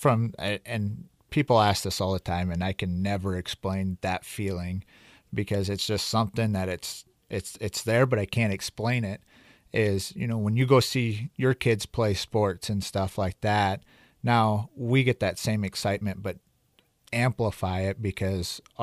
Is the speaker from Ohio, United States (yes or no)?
no; Plankinton, South Dakota, United States; the bigger manufacturing parts are done in my hometown, Plankinton, South Dakota